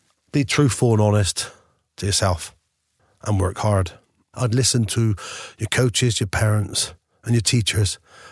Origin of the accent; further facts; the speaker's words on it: England, United Kingdom; because I'm from England, obviously